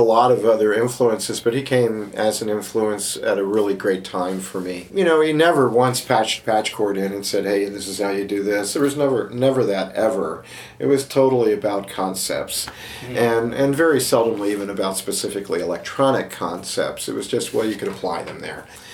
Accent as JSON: {"language": "English", "region": "East Coast", "country": "United States", "tie": "born or raised there", "moved": "yes", "lives_now": "West Coast, United States", "said": "That's why I moved from the East Coast, where I grew up, to the West Coast, where I've lived ever since, because I wanted to distance myself from Europe."}